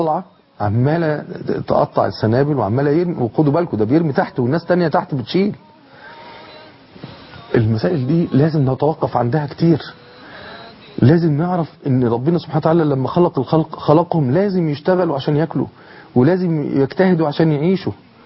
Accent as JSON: {"language": "Arabic", "country": "Egypt", "said": "ولا عندهم كل الثروات اللي عندنا في مصر"}